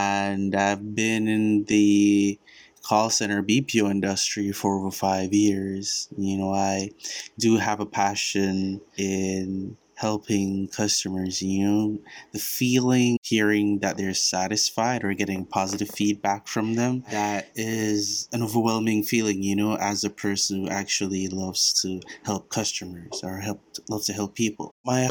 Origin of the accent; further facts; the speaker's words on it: Jamaica; and I am from Jamaica.